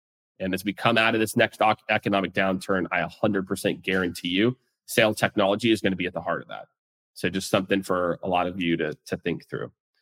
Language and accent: English; Missouri, United States; now in Texas, United States; because I live in Texas now, so I say y'all. Even though I grew up in Missouri, we didn't really say y'all there.